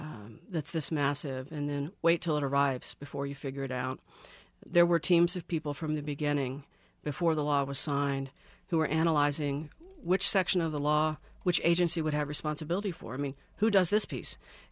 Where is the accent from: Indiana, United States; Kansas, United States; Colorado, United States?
Kansas, United States; I'm a Democrat from Kansas.